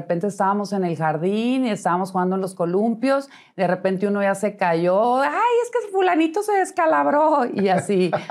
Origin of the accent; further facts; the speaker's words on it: Culiacán, Sinaloa, Mexico; Bueno, yo nací en Culiacán, Sinaloa. Entonces, allá en el campestre de Culiacán, nos íbamos con mi papá.